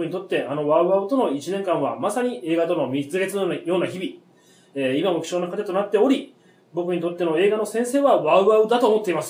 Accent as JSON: {"language": "Japanese", "region": "Kanto", "country": "Japan", "said": "私も同じ関東地方出身なので気づいてなかった。"}